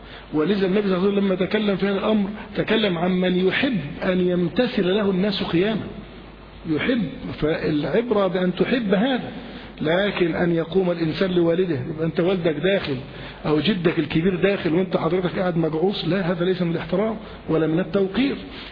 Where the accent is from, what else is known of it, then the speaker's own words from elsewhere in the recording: Egypt; من العادات عندنا في مصر